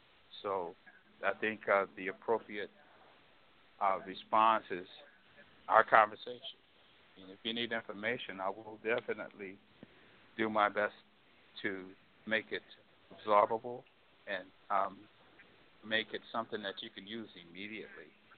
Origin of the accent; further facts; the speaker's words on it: St. Louis, Missouri, United States; Well, I grew up in St. Louis, Missouri. Both my parents were born in Anniston, Alabama, and they grew up as friends.